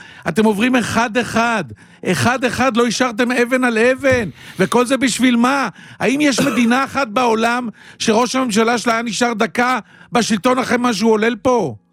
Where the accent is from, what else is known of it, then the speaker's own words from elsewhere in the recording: Holon, Tel Aviv District, Israel; אני בא מתוך האירוע הזה, אני מחולון